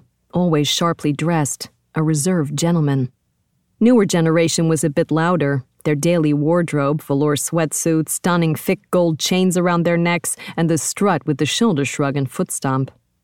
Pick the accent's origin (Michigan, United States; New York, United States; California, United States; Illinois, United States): New York, United States; Brooklyn; Fresh out of college, back down to my hometown, Brooklyn was in my heart. No place else like it.